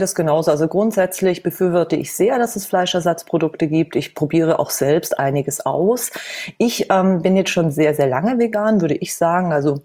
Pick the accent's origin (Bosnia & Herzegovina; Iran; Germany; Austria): Germany; Bavaria; Ich komme ursprünglich aus Bayern, da bin ich groß geworden, in der Nähe von München.